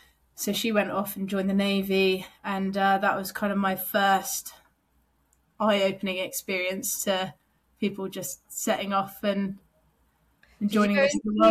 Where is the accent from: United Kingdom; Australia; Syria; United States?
United Kingdom; South West England; I grew up in Devon. So we weren't far, but we were quite in the countryside.